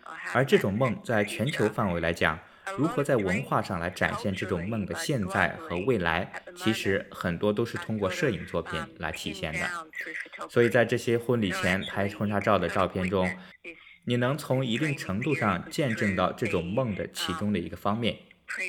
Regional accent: Australia; moved away as an adult; now in London, United Kingdom; 我是澳洲人

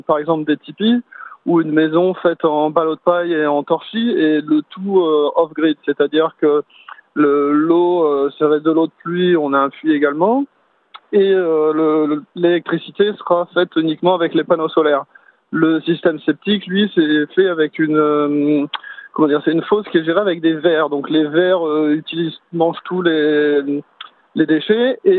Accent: Hauts-de-France, France; En fait, moi, je viens de Picardie, donc je viens de campagne à la base, j'ai grandi dans une ferme

